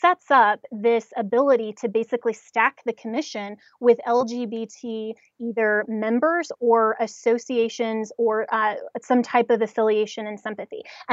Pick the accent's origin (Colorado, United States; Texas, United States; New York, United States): Colorado, United States; I'm from Colorado